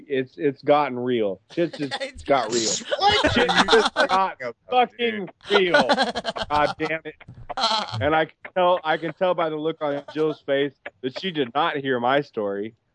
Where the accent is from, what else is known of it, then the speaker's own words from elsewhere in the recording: Oakland, California, United States; I'm from Oakland.